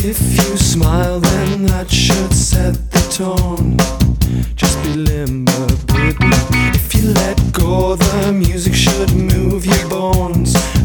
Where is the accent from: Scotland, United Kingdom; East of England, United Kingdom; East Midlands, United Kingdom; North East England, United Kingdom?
North East England, United Kingdom; Billingham; I used to dream about this when I was a kid, growing up in Billingham.